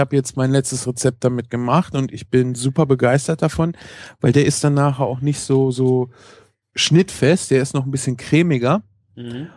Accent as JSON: {"language": "German", "region": "North Rhine-Westphalia", "country": "Germany", "said": "Ich komme auch aus NRW"}